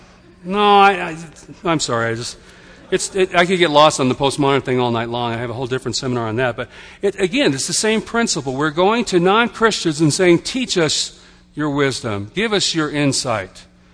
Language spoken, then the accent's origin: English; Beaumont, Texas, United States; born there; I was born in Beaumont, Texas originally, one of the most racist cities on this planet.